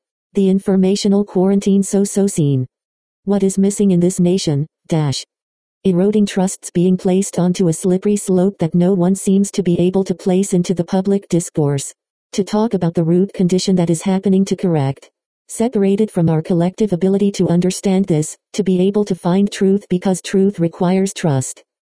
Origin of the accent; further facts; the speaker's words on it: San Bernardino, California, United States; This occurred when I first came back to San Bernardino, my hometown